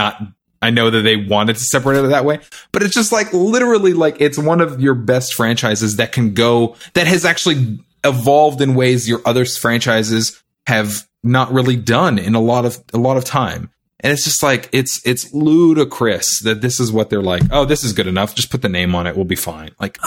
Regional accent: Canada; I'm Canadian

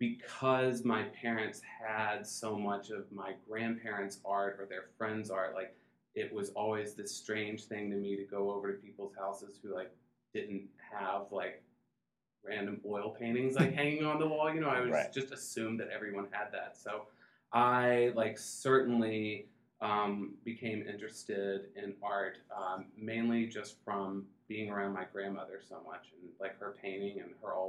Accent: Montgomery, Alabama, United States; That's true. I am from Alabama. I grew up in Montgomery, Alabama. Most of my family is from there.

